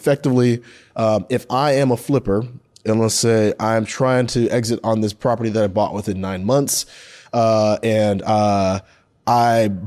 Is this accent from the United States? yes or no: yes; Seattle, Washington, United States; even though I was from the Seattle area, Seattle had changed so much since I lived there.